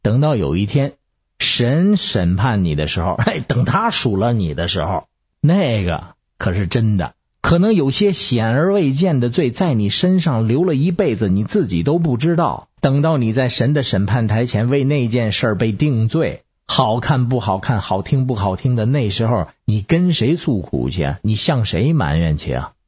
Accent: Beijing, China; 我是北京的

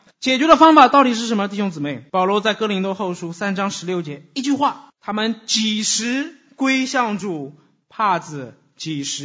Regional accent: China; 不是像我们中国人讲的有一个这个暂时的这个热炕头

